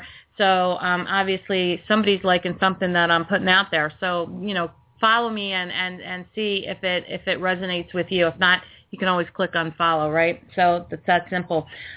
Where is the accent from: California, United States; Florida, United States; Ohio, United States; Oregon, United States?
Ohio, United States; And I'm from Ohio.